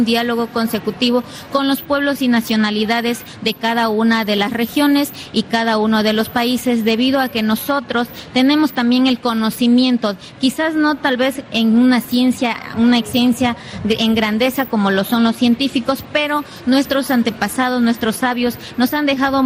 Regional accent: Amazon, Ecuador; yo soy de Ecuador, del sur de la Amazonía ecuatoriana, del pueblo Xorarután. Bueno, nosotros como joven estamos aquí en Colombia en la COP16

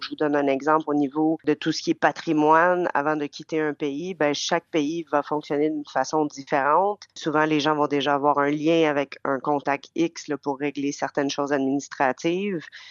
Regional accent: Montreal, Quebec, Canada; J'ai grandi à Montréal avec plein d'autres cultures autour de moi. Je suis moitié portugaise également

